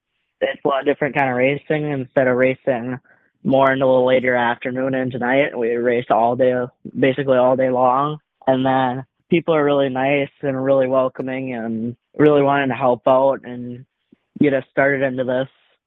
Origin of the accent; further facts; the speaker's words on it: Shawano, Wisconsin, United States; So like, I think in Outagamie Speedway, and then also in Shawano in my hometown.